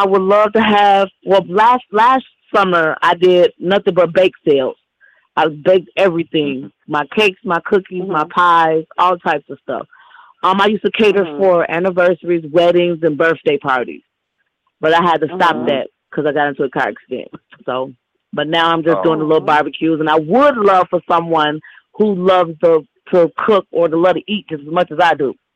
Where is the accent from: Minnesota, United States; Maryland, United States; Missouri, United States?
Missouri, United States; St. Louis; I'm from St. Louis, Missouri. I'm from St. Louis, Missouri.